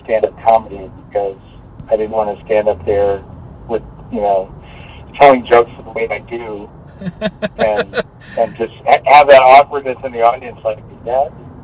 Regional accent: Detroit, Michigan, United States; also born or lived in Los Angeles; Well, I grew up in the West, outside of Detroit, Michigan, which, oddly and unexpectedly, is where I am now. I lived out in Los Angeles for 37 years, and back in Detroit.

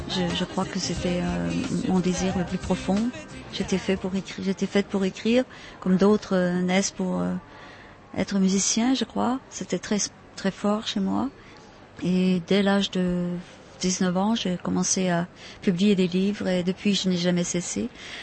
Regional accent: Canada; Mais on ne peut pas oublier que nous sommes des Nord-Américains et que la France est un vieux pays.

